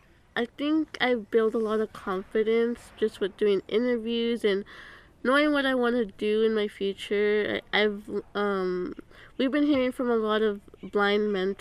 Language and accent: English; California, United States; No, I am from Ventura County, Southern California.